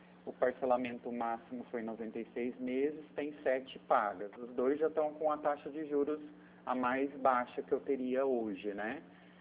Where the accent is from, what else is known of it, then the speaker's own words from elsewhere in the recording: Pirassununga, São Paulo, Brazil; Eu sou de Pirassununga, mas eu atuo aí na cidade de Tambaú